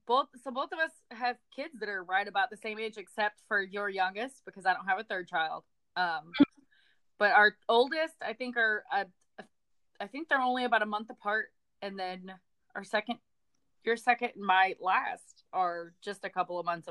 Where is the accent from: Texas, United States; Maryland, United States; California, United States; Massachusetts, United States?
Texas, United States; I'm from a small town in Texas, so graduating high school and getting away from my hometown were that was really it.